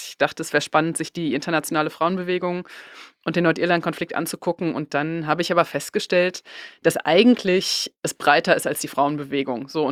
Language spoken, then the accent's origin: German; North Rhine-Westphalia, Germany; ich komme aus Westfalen